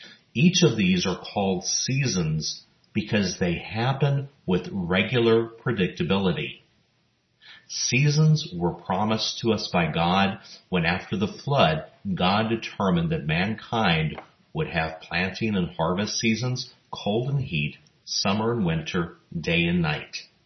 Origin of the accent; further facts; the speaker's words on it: El Paso, Texas, United States; looking at the weather forecast for my hometown of El Paso for the next few days